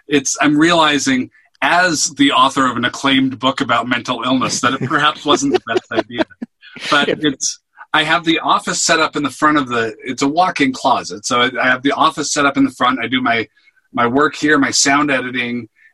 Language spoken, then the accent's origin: English; Seattle, Washington, United States; And because I'm from Seattle, there's a lot of flannel shirts